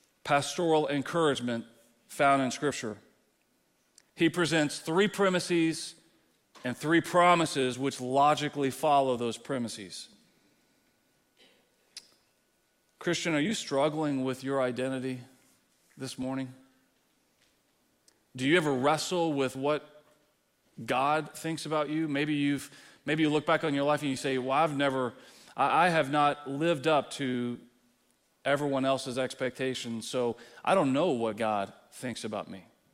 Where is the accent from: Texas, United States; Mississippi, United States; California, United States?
Texas, United States; now in Wildwood, United States; I'm thankful, and it's strange for me to say that as a Texan. You know that. But I'm thankful to the Lord that he brought me here to Wildwood.